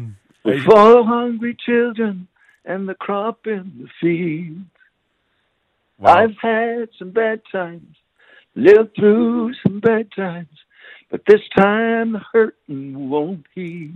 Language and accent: French; Montreal, Quebec, Canada; J'ai grandi, moi, à Montréal. Je suis né à Montréal, ouais, dans le quartier Villeray.